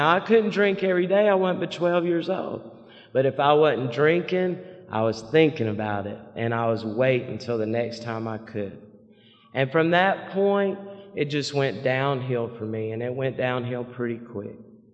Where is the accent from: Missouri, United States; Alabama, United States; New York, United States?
Alabama, United States; Montgomery; born there; And I was born in Montgomery, and I have one brother.